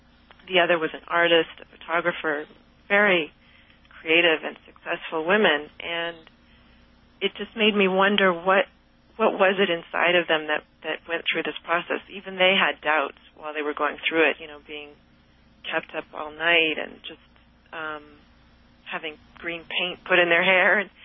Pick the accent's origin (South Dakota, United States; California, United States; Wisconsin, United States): California, United States; Los Angeles; even though I was raised on the West Coast and raised, I am biracial, I was raised with the black side of my family, my mother and grandmother, but being biracial, being college educated, being, you know, in Los Angeles, a major urban location